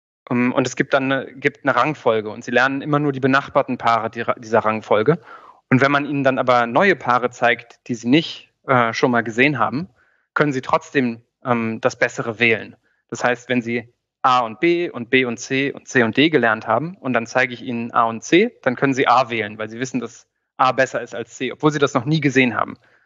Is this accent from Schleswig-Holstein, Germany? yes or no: no; Göttingen, Lower Saxony, Germany; in meiner Heimatstadt in Göttingen gab es zum Beispiel so ein Karstadt